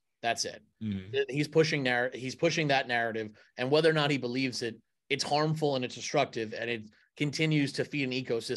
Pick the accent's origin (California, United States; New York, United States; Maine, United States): New York, United States; I grew up in New York. He was on WFAN for 25 years.